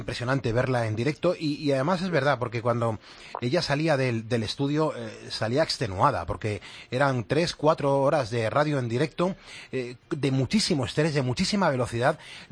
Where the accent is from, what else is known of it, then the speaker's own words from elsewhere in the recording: Madrid, Community of Madrid, Spain; yo soy de aquí, de Madrid